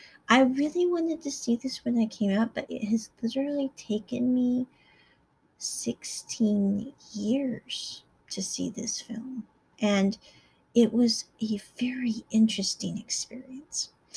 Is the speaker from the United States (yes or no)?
yes; Midwest, United States; it kind of reminded me of the both the negative and the positive of growing up in the Midwest with a large family.